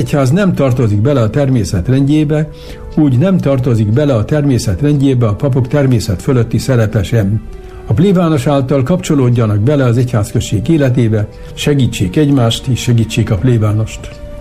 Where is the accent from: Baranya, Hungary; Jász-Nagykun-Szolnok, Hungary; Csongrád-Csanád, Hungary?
Jász-Nagykun-Szolnok, Hungary; Én falun nőttem fel, Szolnoktól nem messzire, de ez egy egészen különleges adottságú falu volt.